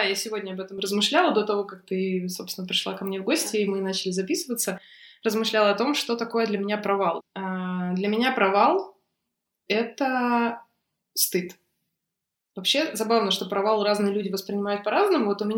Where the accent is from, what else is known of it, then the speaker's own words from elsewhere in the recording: Novosibirsk, Novosibirsk Oblast, Russia; я из Новосибирска.